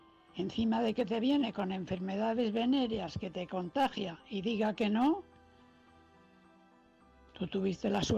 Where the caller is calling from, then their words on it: Valencia, Valencian Community, Spain; de Valencia.